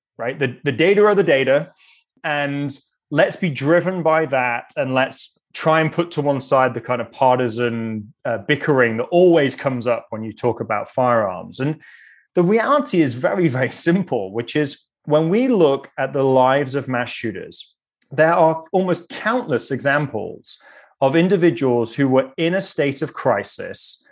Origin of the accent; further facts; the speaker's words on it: United Kingdom; accent: British; And of course, I say this in my British accent, having gone through the British education system, but I just cannot imagine any other country being okay